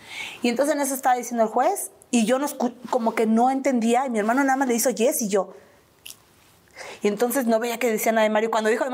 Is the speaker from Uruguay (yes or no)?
yes; Uruguay; No pude salir por la puerta grande porque como estaba ilegal, como era uruguaya, no tenía mis papeles en regla